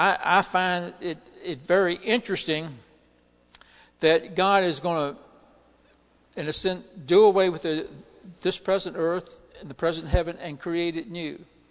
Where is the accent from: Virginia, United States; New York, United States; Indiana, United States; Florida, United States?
Virginia, United States; I grew up in Tidewater with boats and ships and water and stinky water.